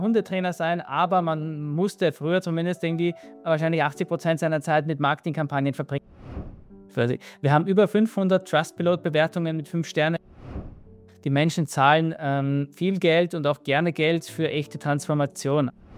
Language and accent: German; Austria; also born or lived in Dubai; wie man es am Dialekt, am Akzent hört, ich bin Österreicher.